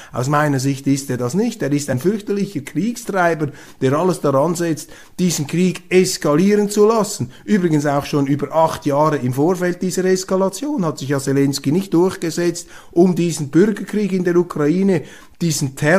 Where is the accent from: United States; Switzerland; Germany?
Switzerland; Als Schweizer, auch als Journalist.